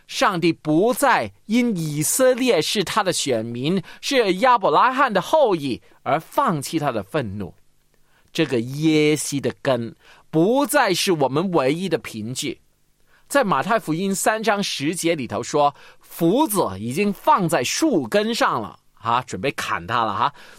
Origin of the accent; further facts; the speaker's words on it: China; 我们的确呢，真的不是以色列人，我们是中国人。